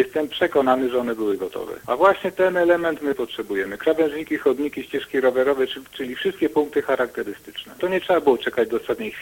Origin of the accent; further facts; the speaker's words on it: Łódź, Łódź Voivodeship, Poland; staram się jako łodziak od zawsze pomóc